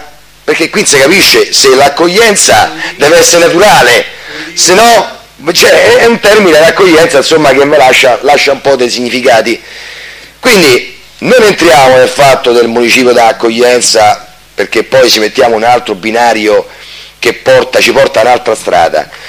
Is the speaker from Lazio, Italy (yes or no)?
yes; Rome, Lazio, Italy; Però poi siamo italiani, siamo romani, siamo, tra virgolette, furbi